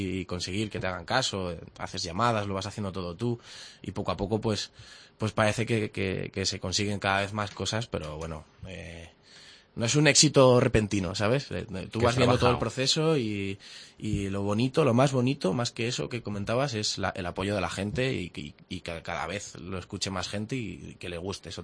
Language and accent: Spanish; Toledo, Castilla-La Mancha, Spain; now in Cuenca, Spain; ella y yo somos de Toledo, aunque en el DNI pone que somos de Cuenca ya.